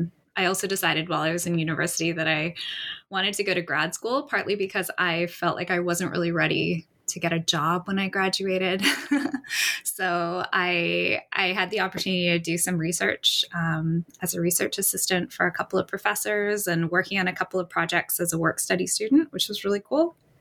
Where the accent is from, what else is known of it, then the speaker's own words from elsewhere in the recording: Vancouver, British Columbia, Canada; Muskeg Lake Cree Nation, which is based in Treaty 6 territory in Saskatchewan. But I was born and raised in Vancouver.